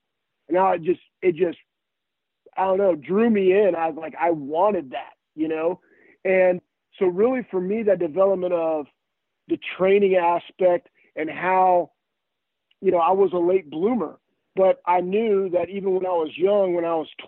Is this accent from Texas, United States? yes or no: yes; Texas, United States; also born or lived in Iowa; So I was born in Iowa. My dad was a college and high school football coach, and then moved to Texas when I was young, probably about three. So just kind of grew up there